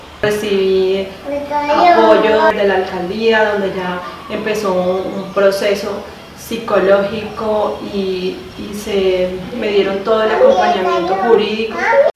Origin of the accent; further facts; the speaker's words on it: Santa Marta, Magdalena, Colombia; Vengo desde la ciudad de Santa Marta, donde trabajaba con mi pareja en un negocio compartido